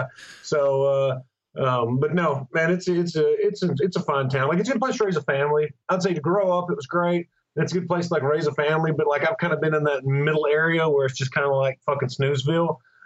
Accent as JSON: {"language": "English", "town": "Conway", "region": "Arkansas", "country": "United States", "tie": "born or raised there", "said": "I grew up in Conway, Arkansas."}